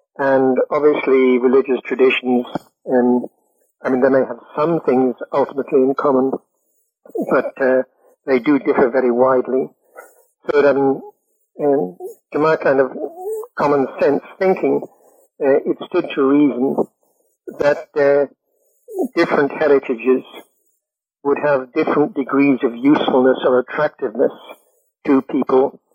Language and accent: English; United Kingdom; I said, you know, I don't have a methodology, I'm British.